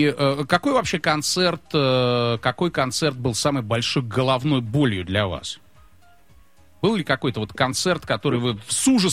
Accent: Moscow, Russia; moved away; Ну, я москвич, конечно.

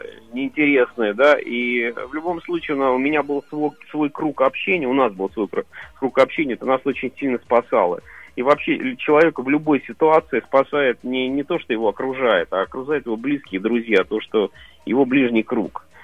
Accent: Moscow, Russia; moved away; Я живу не в Москве уже. Я как коренной москвич, я смылся из Москвы лет 10 назад. Я живу за городом.

